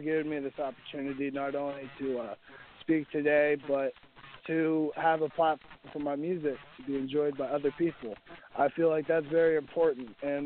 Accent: Vancouver, British Columbia, Canada; now in Portland, United States; we got to do a show locally up here in Portland. I'm from Vancouver, though.

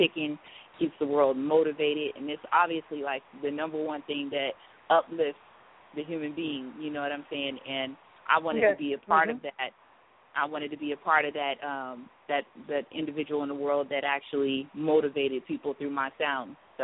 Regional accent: Phoenix, Arizona, United States; also born or lived in Lubbock; I was born in Texas, in Lubbock, Texas, and brought out to Phoenix, Arizona as a baby.

